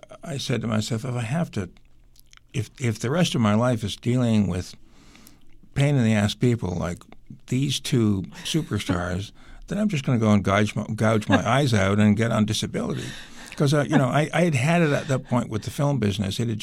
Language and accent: English; Canada; I'm a Canadian kid, who are you going to go to if you have a peanut problem?